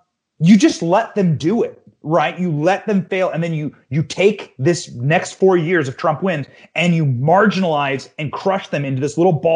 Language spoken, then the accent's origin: English; Midwest, United States; I mean, I'm from the Midwest.